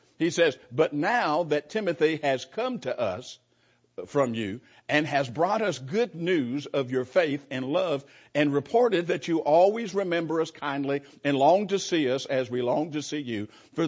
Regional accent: California, United States; I'm visiting with us, you may not know, I'm a Californian.

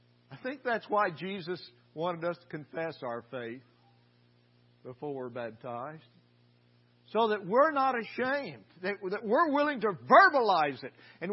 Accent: Paducah, Kentucky, United States; I'm from Paducah, Kentucky, y'all.

